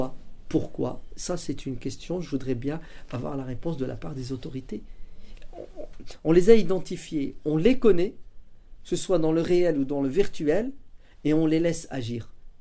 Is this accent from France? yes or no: yes; France; moi aussi, en tant que Français, en tant que musulman